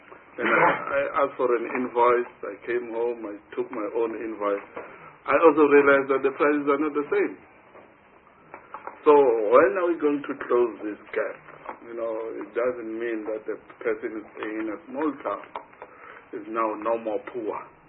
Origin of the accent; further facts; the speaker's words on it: King George, Eastern Cape, South Africa; Because in my hometown in King George, we have 20 amps. Very poor community.